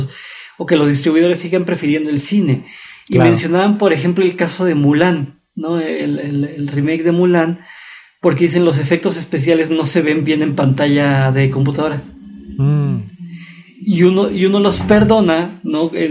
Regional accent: Mexico; como mexicano lo pienso

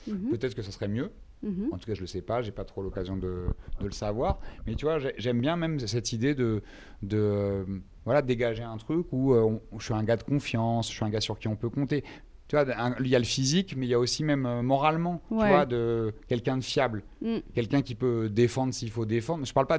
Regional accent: Île-de-France, France; Franco-serbe, j'avais j'ai un peu la culture serbe de ce que m'a transmis mon père, mais j'ai grandi en France, donc j'ai grandi dans le 93, donc limite j'ai même un côté 93 banlieusard, etc., plus que serbe finalement.

